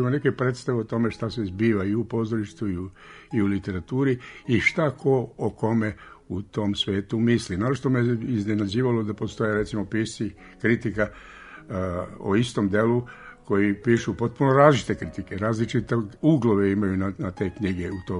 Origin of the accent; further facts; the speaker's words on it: Belgrade, Serbia; Ja sam iz Beograda došao tamo